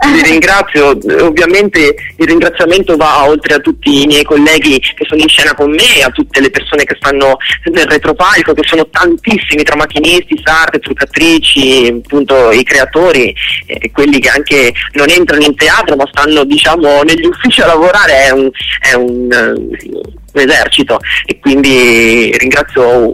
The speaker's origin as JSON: {"language": "Italian", "town": "Verona", "region": "Veneto", "country": "Italy", "tie": "born there", "said": "io sono nato a Verona e vivo a Verona"}